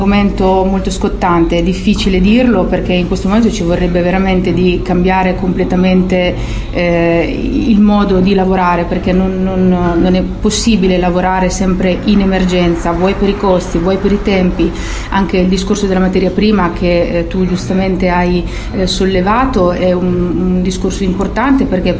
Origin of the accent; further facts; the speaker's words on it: Marche, Italy; Nel mio territorio, io provengo dalle Marche